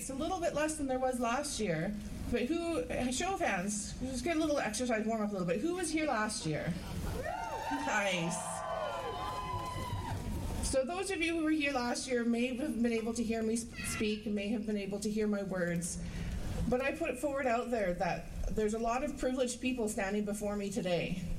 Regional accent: British Columbia, Canada

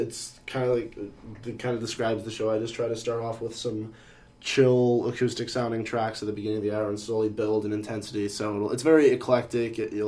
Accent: California, United States; now in Vancouver, California, United States; I grew up in California, new to the Canadian life

